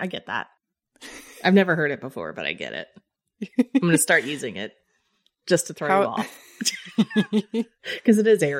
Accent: Kingsport, Tennessee, United States; I'm going to Kingsport, my hometown.

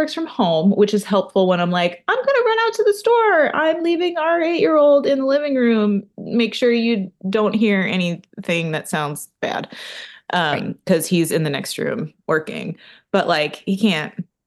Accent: United States; Yeah, I grew up in America, but I was in Catholic and or private school most of my academic life, including college.

